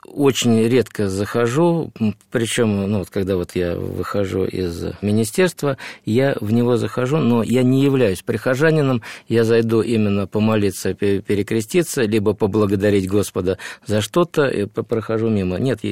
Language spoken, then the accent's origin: Russian; Moscow, Russia; born there; я родился в Москве. Точнее, сейчас это стало Москвой, Косино, это ближайшее Подмосковье бывшее.